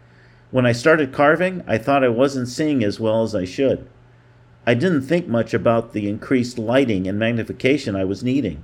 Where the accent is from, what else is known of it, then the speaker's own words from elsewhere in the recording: Black Earth, Wisconsin, United States; I grew up in Black Earth. A blue ribbon trout stream winds through the edge of town.